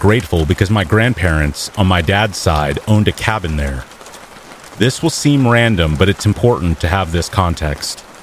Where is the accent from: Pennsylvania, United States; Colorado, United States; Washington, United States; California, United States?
California, United States; I grew up in Northern California, and since I was a kid, me and my family always visited Tahoe.